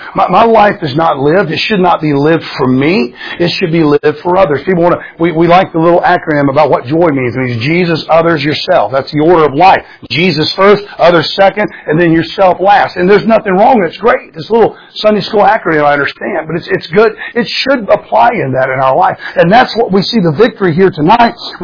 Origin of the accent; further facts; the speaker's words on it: Florida, United States; I grew up in Florida. I grew up alligators all over the place.